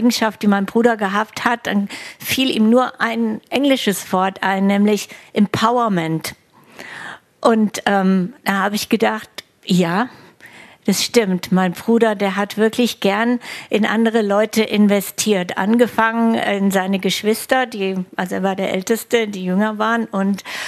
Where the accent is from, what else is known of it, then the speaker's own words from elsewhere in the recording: Hesse, Germany; ich war letzte Woche bei der Beerdigung im Hessischen, meiner alten Heimat